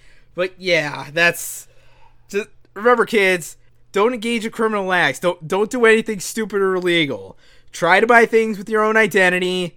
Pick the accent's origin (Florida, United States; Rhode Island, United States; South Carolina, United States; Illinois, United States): Florida, United States; I am from Florida, but thankfully I'm not a Florida idiot.